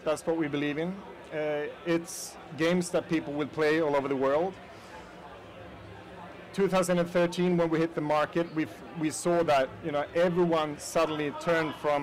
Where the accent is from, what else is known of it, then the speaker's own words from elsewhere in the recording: Sweden; accent: Swedish; English is a second language; I work at King. I'm Swedish, so that's my accent, a little bit of Swedish.